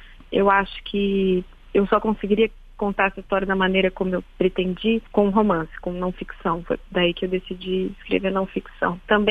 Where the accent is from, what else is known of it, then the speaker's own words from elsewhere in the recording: Piçarras, Santa Catarina, Brazil; eu me lembrava muito da minha infância, da minha adolescência em Pissarras, que é uma cidade pequena, de Santa Catarina